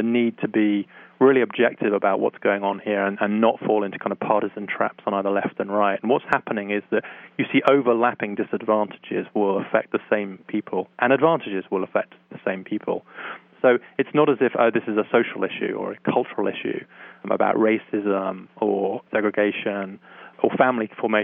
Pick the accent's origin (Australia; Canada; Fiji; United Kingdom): United Kingdom; England; now in United States; So you're right. I'm British. to be technically accurate, I'm half English and half Welsh.